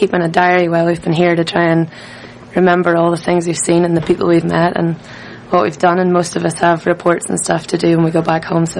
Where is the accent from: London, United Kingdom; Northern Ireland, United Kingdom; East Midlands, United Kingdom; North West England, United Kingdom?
Northern Ireland, United Kingdom; I'm from County Antrim in Northern Ireland.